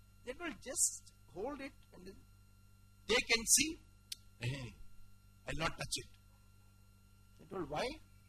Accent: India; I told him, I'm from India.

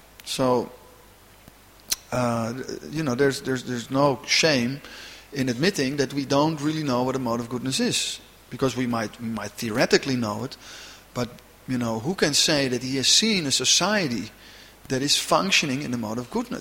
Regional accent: Amsterdam, North Holland, Netherlands; Like, I am from Amsterdam, and the devotees would say, you know, you are chanting with offenses.

